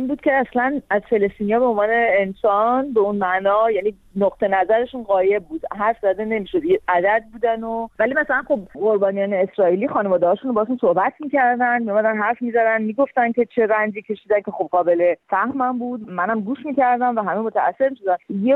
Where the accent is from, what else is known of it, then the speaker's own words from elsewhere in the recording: Iran; moved away; من اینو یه بار زندگی کردم به عنوان ایرانی